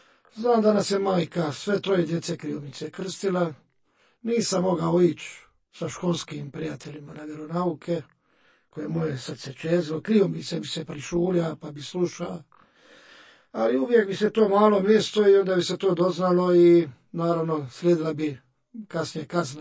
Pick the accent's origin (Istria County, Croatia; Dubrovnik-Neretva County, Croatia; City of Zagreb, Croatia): Dubrovnik-Neretva County, Croatia; Dubrovnik; Rođen sam i odrastao sam u Dubrovniku, završio školu, srednju